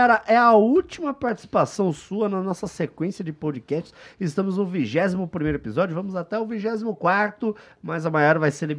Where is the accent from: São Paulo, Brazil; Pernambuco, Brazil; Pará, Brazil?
São Paulo, Brazil; Santos; Sou de Santos.